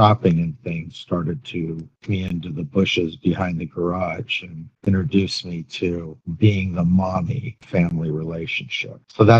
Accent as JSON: {"language": "English", "town": "Tucson", "region": "Arizona", "country": "United States", "tie": "born there", "said": "So I was born in Tucson, Arizona."}